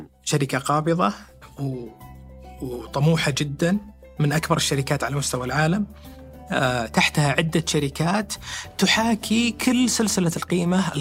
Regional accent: Saudi Arabia; عدد الممارسين عندنا في السعودية 30%

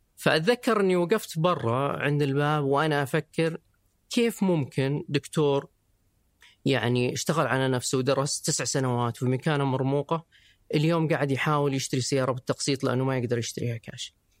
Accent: Riyadh, Riyadh Province, Saudi Arabia; أنا طبعا من مواليد الرياض ومن النوع اللي أغلب أهل الرياض يطلع أسبوعين ويضيق صدري يبغى يرجع

